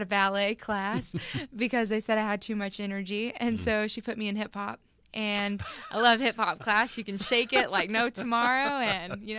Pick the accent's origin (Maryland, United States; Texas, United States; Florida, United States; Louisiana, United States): Texas, United States; born there; because I was born in Texas and all of my family are Dallas Cowboy fans